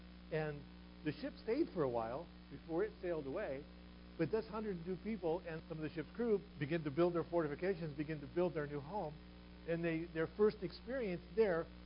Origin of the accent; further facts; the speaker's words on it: United States; born there; I am an American. I am a Native American. Was born in this land.